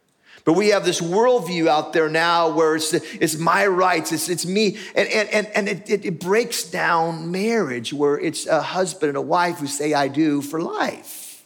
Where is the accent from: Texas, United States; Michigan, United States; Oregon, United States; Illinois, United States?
Oregon, United States; Tillamook; I remember growing up in Tillamook, Oregon, and it rained 100 inches a year.